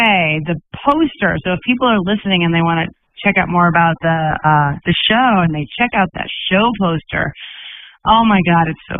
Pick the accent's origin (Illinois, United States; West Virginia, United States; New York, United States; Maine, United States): Maine, United States; And when you're from out of town, you know, we're from Maine originally, it can be really tough to try to book a show and get people to come.